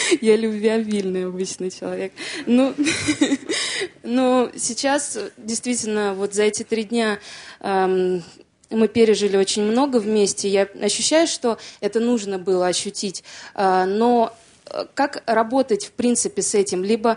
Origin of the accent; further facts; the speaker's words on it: Moscow, Russia; я из Москвы.